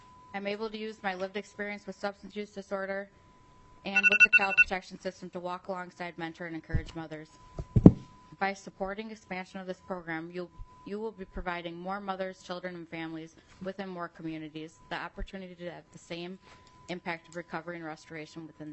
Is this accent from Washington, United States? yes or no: no; Rochester, Minnesota, United States; I'm from Rochester, Minnesota. I'm a mother of three children, Justice, who's 16, Faith, age 11, and Grace Liberty, who is age 6.